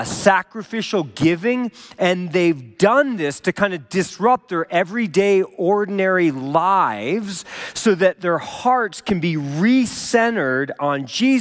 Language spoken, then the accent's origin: English; Minnesota, United States; now in Colorado, United States; Like, I grew up in Minnesota, and I know that it's just better here.